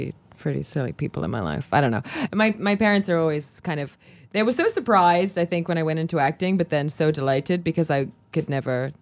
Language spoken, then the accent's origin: English; Cherry Hill, New Jersey, United States; accent: Cherry Hill and London; also born or lived in London; Everybody kind of assumes that I am Australian because my accent will kind of, I guess when you combine Cherry Hill and London, you get Australia.